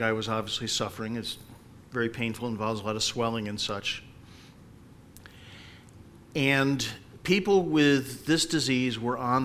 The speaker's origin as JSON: {"language": "English", "town": "Meriden", "region": "Connecticut", "country": "United States", "tie": "born or raised there", "said": "Growing up in Meriden, the first house that I remember was way up at the end of Columbus Avenue, if you know Meriden at all."}